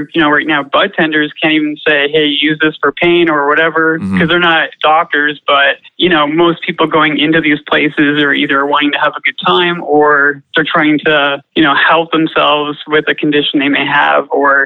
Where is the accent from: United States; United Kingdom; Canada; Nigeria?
Canada; as a Canadian, you don't want to have a record, right?